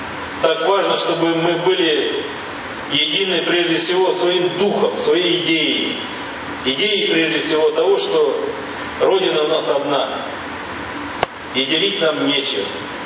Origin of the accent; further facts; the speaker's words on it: Tuva, Russia; в том числе моей малой родины, народа, который населяет республику Тува, был передан вам.